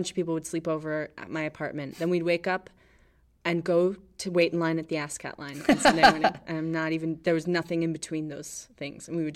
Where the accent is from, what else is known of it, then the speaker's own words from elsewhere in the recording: New York, United States; also born or lived in Florida; I grew up in New York partially. In high school, I was in Florida, but I would be up here during the summers.